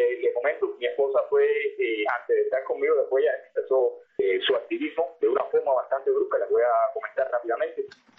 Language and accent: Spanish; Cuba; born there; estaba estudiando en la universidad, después de tanto esfuerzo de mi familia, en la Universidad de La Habana, y fui expulsado de la Facultad de Psicología y retornado otra vez al campo, a donde nací